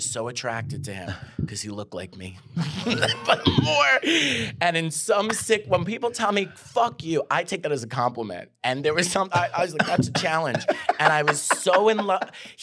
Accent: Staten Island, New York, United States; I'm from Staten Island, New York.

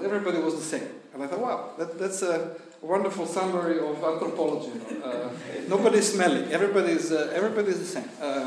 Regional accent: United States; You know, I come from the States and there we still believe in execution.

